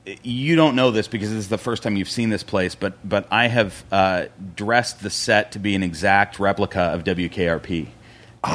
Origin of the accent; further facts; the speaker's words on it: Spokane, Washington, United States; now in Los Angeles, United States; I grew up in Spokane, Washington. And back to the other thing, I've been here about 6 years, maybe 7 years is really how long I've been in L.A. But I grew up in Spokane, Washington.